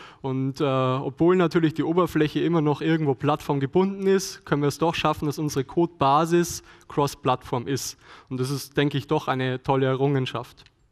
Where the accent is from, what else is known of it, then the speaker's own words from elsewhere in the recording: Regensburg, Bavaria, Germany; Ich komme aus Regensburg, bin dort Doktorand in der theoretischen Teilchenphysik